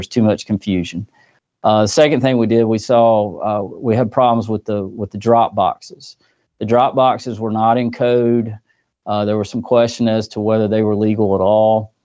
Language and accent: English; Newnan, Georgia, United States; So, again … I'm from Noonan, Georgia. We're about 40 miles south of the capital here in Atlanta.